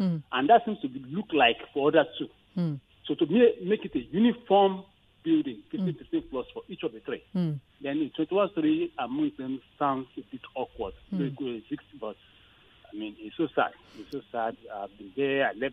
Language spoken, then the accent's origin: English; Lagos, Nigeria; I'm from Ikoyi, Lagos.